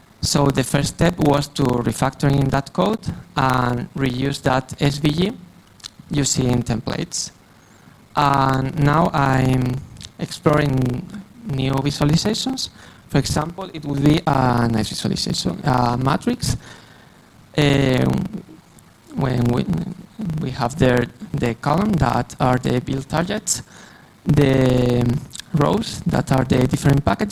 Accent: Spain; I'm from... Thanks. I'm from Spain. I'm a 20-year-old boy.

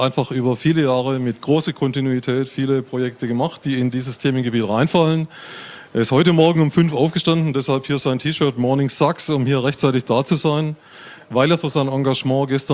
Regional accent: Baden-Württemberg, Germany; Also wir sind beide aus Baden-Württemberg

